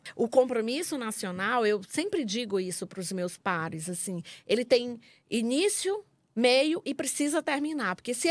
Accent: Solonópolis, Ceará, Brazil; Eu sou do município de Solonópolis, no interior do Ceará.

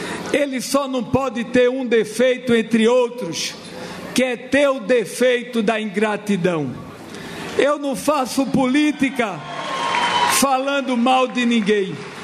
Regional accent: Northeast Region, Brazil; eu venho lá do Nordeste, presidente, como o senhor.

